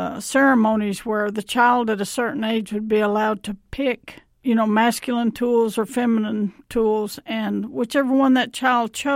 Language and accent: English; Odessa, Texas, United States; I was raised in Odessa, Texas, which is essentially the desert.